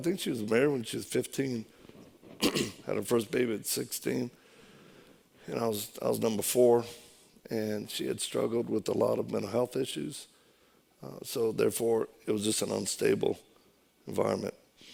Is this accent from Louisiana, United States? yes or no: yes; Louisiana, United States; No, I tell you, I'm from Louisiana. That's why I talk like this.